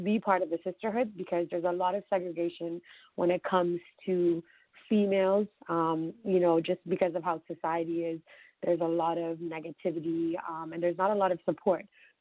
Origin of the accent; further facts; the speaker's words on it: Trinidad & Tobago; Growing up in Trinidad and going to Trinidad every single year for Carnival